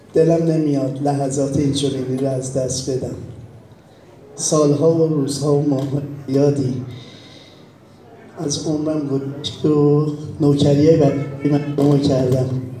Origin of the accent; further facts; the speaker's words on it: Tehran, Tehran Province, Iran; من خودم بچه تهرانم، اما مرحوم پدر و مادر از موقع ازدواج اومدن تهران تو شهرستان